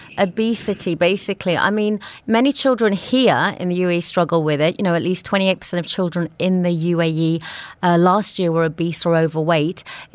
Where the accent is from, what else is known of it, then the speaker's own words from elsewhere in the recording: England, United Kingdom; But one thing I notice is I grew up in England too.